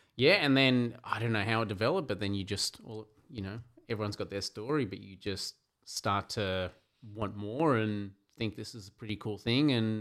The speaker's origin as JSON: {"language": "English", "town": "Mudgee", "region": "New South Wales", "country": "Australia", "said": "Mudgee, a small town in New South Wales, eastern Australia."}